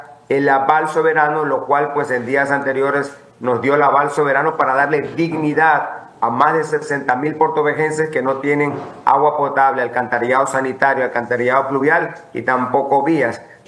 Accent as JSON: {"language": "Spanish", "town": "Playa Prieta", "region": "Manabí", "country": "Ecuador", "tie": "born there", "said": "ella vive en el campo donde yo nací, en Playa Prieta, Río Chico"}